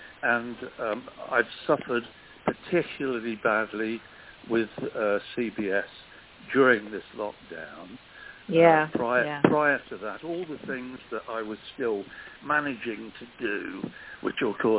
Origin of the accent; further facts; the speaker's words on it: Newton Abbot, South West England, United Kingdom; from Newton Abbott